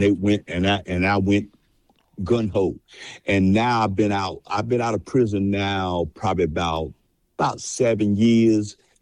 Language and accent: English; Wilson, North Carolina, United States; I was born and raised in Wilson, North Carolina. I had 9 sisters and 4 brothers, came from a big family. And we lived in the country.